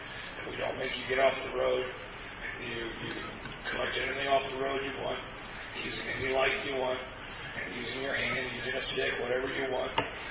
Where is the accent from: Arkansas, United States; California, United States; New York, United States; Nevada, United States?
Nevada, United States; Dan, I'm from Nevada, and we just heard the Texas regs and the Florida regs